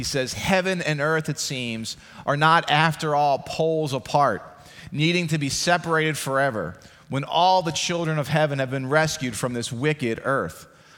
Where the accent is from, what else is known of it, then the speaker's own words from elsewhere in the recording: Philadelphia, Pennsylvania, United States; now in Baltimore, United States; I love being from Philadelphia. It'll always be my hometown. I love the city of Baltimore. It is my adopted hometown.